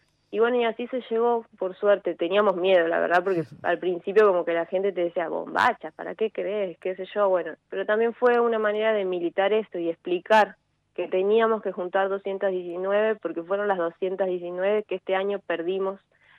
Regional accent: Santo Tomé, Santa Fe, Argentina; en la ciudad de Santo Tomé, porque somos todas, todes de Santo Tomé

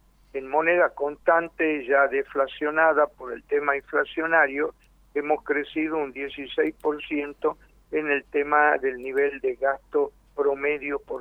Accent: Tucumán, Argentina; Yo, que provengo de Tucumán, en el norte

